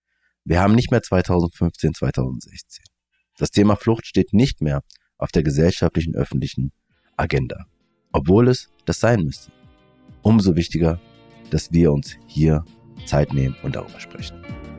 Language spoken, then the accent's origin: German; Frankfurt, Hesse, Germany; wir sind beide aus Frankfurt-Bornheimer.